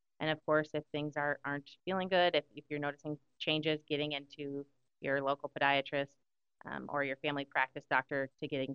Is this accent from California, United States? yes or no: no; Manton, Iowa, United States; I'm originally from Manton, Iowa, so just north of here.